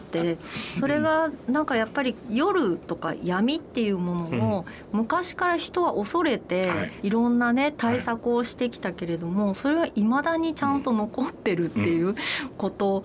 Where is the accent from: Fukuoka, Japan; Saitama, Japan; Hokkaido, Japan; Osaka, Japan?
Osaka, Japan; 私も夫も関西人なんですね。京都の出身ではなく、夫は滋賀で私は大阪なんですけれども